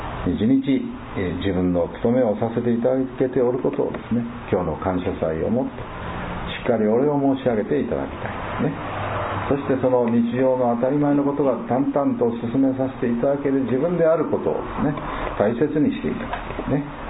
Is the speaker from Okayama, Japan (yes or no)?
yes; Kurashiki, Okayama, Japan; 地元倉敷市の被災地の方々への支援ということでございますから